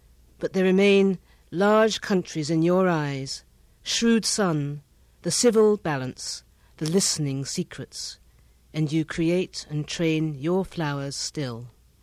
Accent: Ghana; born there; I'm African, but I'm African from a lot of different places, although I was born in Ghana.

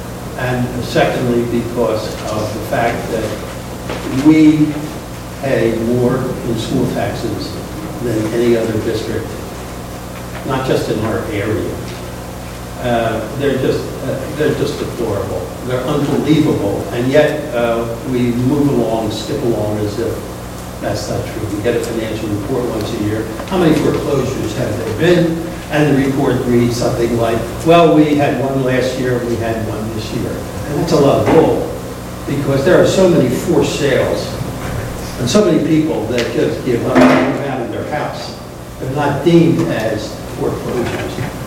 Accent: Glenside, Pennsylvania, United States; I'm from Glenside, Pennsylvania.

